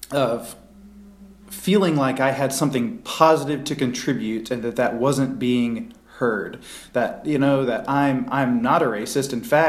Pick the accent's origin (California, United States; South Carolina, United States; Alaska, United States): South Carolina, United States; including probably a lot in my home state of South Carolina.